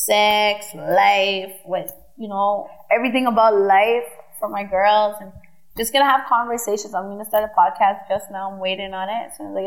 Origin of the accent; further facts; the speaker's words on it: Vancouver, British Columbia, Canada; Where's my upbringing? I'm from Vancouver.